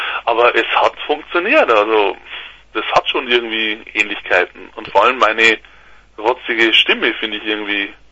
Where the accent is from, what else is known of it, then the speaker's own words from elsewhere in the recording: Regensburg, Bavaria, Germany; 42, ja. Ja, und seit 2020 dann, mitten im Lockdown, der große Umzug von mir, von tiefsten Niederbayern in meine Heimatstadt Regensburg.